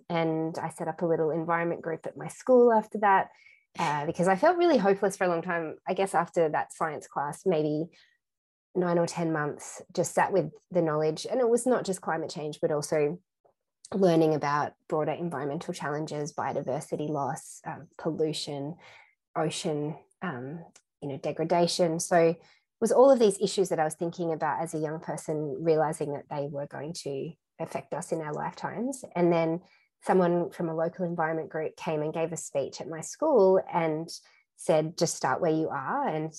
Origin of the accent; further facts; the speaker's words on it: Newcastle, New South Wales, Australia; So I grew up in Newcastle, but we spent a lot of time with my cousins and uncles and aunts and grandparents on their farms in the Hunter Valley